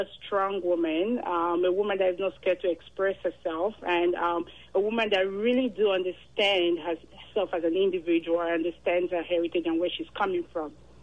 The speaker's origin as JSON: {"language": "English", "town": "Benin City", "region": "Edo", "country": "Nigeria", "said": "I'm actually from Benin City, Edo State. It's a small city within Nigeria."}